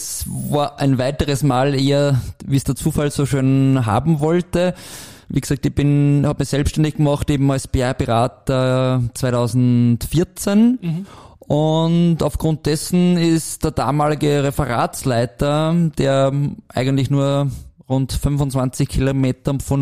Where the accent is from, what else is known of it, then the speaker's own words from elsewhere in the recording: Mank, Lower Austria, Austria; ich bin geboren in Mank und wohne dort jetzt seit mittlerweile 40 Jahren, also ist wirklich meine Heimat